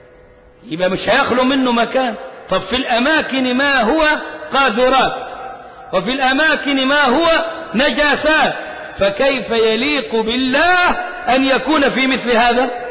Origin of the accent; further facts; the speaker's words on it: Egypt; نحن هنا أبناء مصر، وإحنا أبناء مصر مش ضيوف عليها